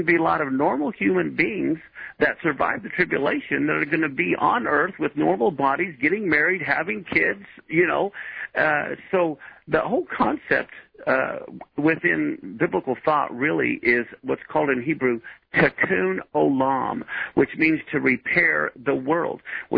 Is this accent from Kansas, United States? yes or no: yes; Wichita, Kansas, United States; I'm from Wichita, Kansas, as a matter of fact, and that's where it'll be, about 2 in the morning.